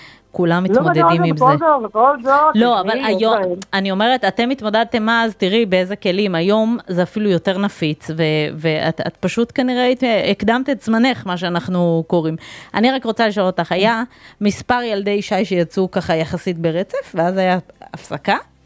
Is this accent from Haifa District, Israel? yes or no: no; Bnei Brak, Tel Aviv District, Israel; אני כילדה בני ברקית ממש יכולתי לדמיין את שכונת סורוצקין